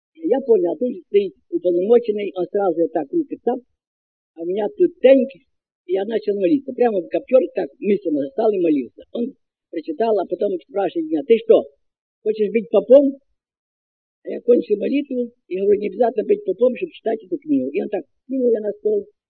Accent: Voznesensk, Mykolaiv Oblast, Ukraine; я сам родом с Вознесенской, город Вознесенск, Николаевской области.

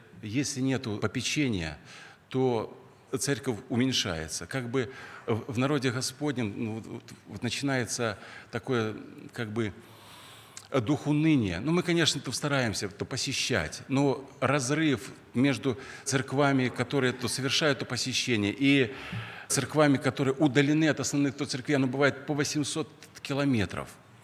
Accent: Belarus; now in Russia; Я сам с Белоруссии. И я люблю ту Беларусь.

